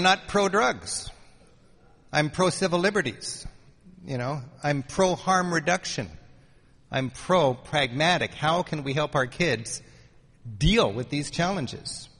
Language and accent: English; Seattle, Washington, United States; I'm from Seattle.